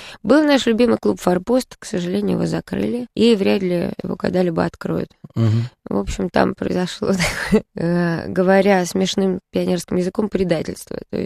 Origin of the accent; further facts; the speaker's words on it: Moscow, Russia; я никогда в жизни не жила в общежитии, я москвичка.